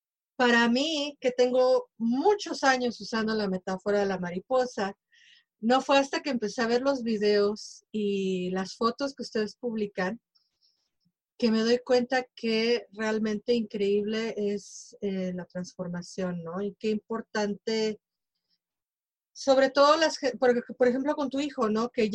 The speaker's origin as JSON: {"language": "Spanish", "country": "Mexico", "lives_now": "Chicago, United States", "said": "la gente mexicana, que somos inmigrantes, no únicamente mexicanos, pero la gran mayoría somos mexicanos los que somos inmigrantes, y estamos en el área de Pilsen y de La Villita."}